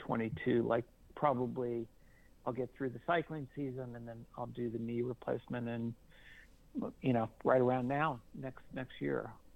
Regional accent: Florida, United States; Yeah, I was really fortunate because I grew up in South Florida

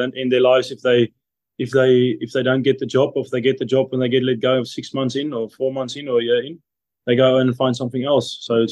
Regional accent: Nylstroom, Limpopo, South Africa; I'm a guy from Nelstrom in South Africa, a small town. So I brought up with you just listen and respect the elderly

